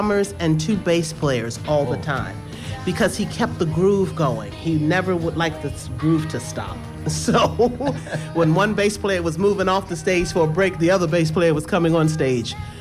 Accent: New York City, New York, United States; also born or lived in Baltimore; Yes, I was born in Baltimore, raised in Brooklyn, New York, and I've always had a thing for Europe.

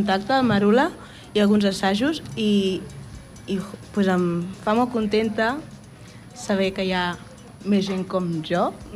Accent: Castelló d'Empúries, Catalonia, Spain; jo vinc de Castell d'Empúries, un poble de l'Empordà

